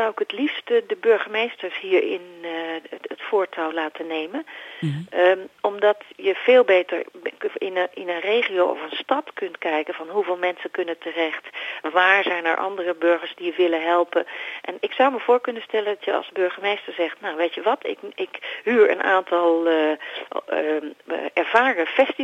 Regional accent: Netherlands; Wij zijn als Nederlanders, hebben wij natuurlijk ongelooflijk veel technische en organisatorische ervaring in huis.

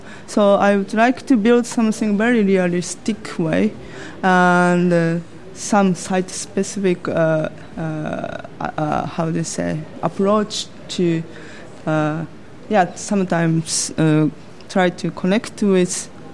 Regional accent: Japan; now in Amsterdam, Netherlands; I'm from Japan.

